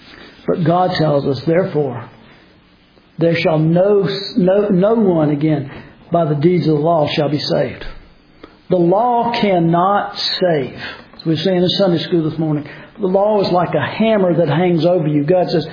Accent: Savannah, Georgia, United States; Main reason I think is because he came to Savannah, my hometown.

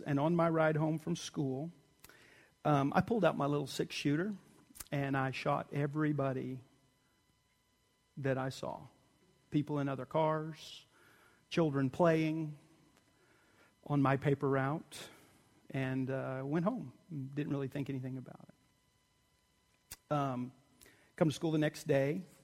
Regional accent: Texas, United States; I grew up in Texas.

